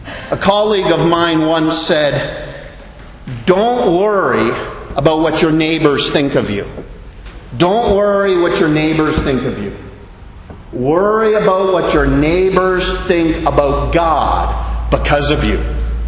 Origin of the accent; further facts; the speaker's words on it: Niagara Falls, Ontario, Canada; I was blessed to be born in Niagara Falls, Canada, in close proximity to that majestic natural wonder.